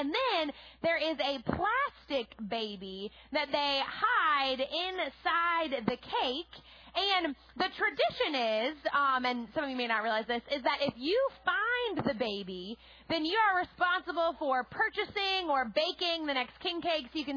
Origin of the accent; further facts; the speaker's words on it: New Orleans, Louisiana, United States; I was born and raised in the New Orleans area, and one of the many fun things about being from New Orleans is that we have a season that other people don't have